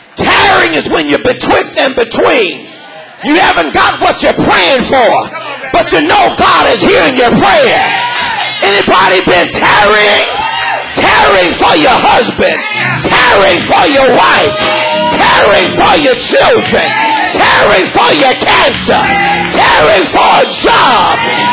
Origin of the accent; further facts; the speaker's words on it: Los Angeles, California, United States; this new denomination that is about to spring up in Los Angeles, my hometown, California.